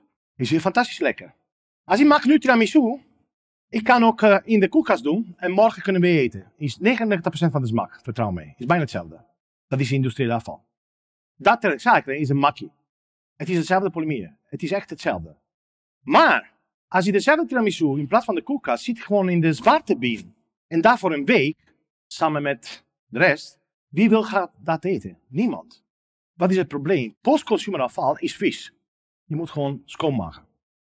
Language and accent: Dutch; Italy; accent: Italian; Dutch is a second language; Ik ben geen Nederlander. Ik heb nog steeds Italiaans accent in mijn Nederland